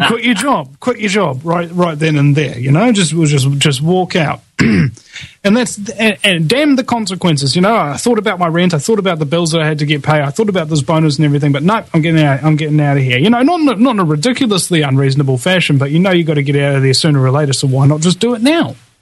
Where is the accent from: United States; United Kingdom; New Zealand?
New Zealand; speaking as a New Zealander.